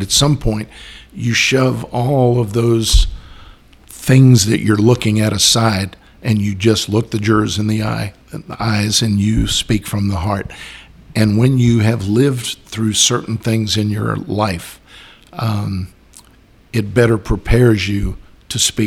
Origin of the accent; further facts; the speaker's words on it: Boston, Massachusetts, United States; now in West Palm Beach, United States; And that happened in the 50s when we moved down here from Boston to the West Palm Beach area.